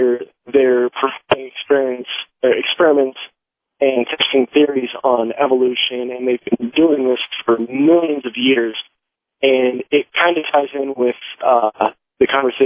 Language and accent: English; Michigan, United States; I'm from Michigan.